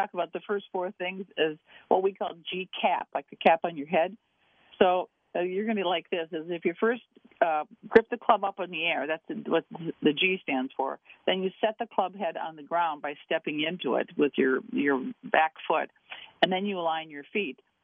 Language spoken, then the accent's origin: English; Minneapolis, Minnesota, United States; considering I come from Minneapolis, and you had a very good segment on the My Vikings.